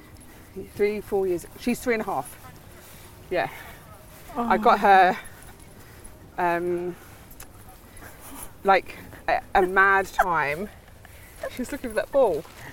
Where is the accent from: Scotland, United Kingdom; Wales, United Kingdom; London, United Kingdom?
London, United Kingdom; I was born in Regent's Park Estate, it's a council estate, down in Warren Street, in between Warren Street and Mornington Crescent.